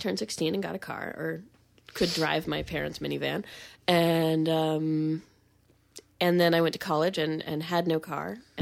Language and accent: English; California, United States; also born or lived in Eugene, United States; Well, I was born in Eugene and I grew up in Central California.